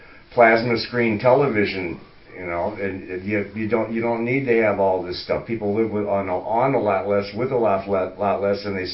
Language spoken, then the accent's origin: English; California, United States; I'm from Northern California, so that's a different world up there, too.